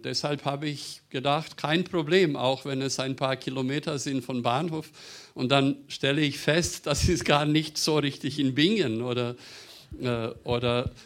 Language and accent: German; Serbia; German is a second language; Ich bin im ehemaligen Jugoslawien geboren und aufgewachsen. Daraus sind 6 Staaten entstanden und meine Heimat ist Serbien.